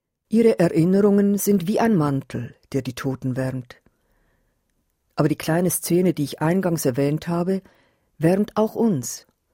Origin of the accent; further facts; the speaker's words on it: Switzerland; Aber was habe ich als Schweizerin mit dieser Unheilsgeschichte zu tun?